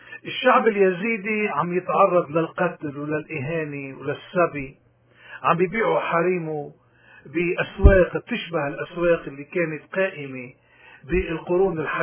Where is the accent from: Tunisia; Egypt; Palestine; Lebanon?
Lebanon; عندنا بلبنان مليونين لاجئ سوري